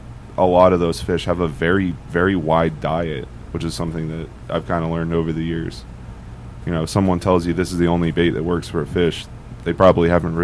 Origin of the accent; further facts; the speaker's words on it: Maine, United States; Yeah, I grew up in Maine.